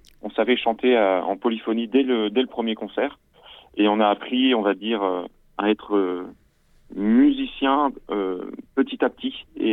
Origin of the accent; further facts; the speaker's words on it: Caen, Normandy, France; also born or lived in Saint-Germain-en-Laye; je suis né en fait à Saint-Germain-en-Laye, c'est une ville que je ne connais pas du tout. Mes parents étaient étudiants à l'époque et du coup sont venus s'installer à Caen lorsque j'avais un an. J'ai grandi dans la ville de Caen et ses alentours.